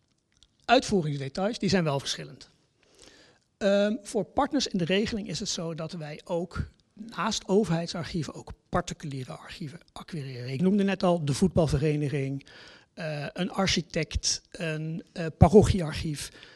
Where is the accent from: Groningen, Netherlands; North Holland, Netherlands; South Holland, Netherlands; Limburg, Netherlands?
Limburg, Netherlands; Houthem; Ik ben opgegroeid in Houtum zelf.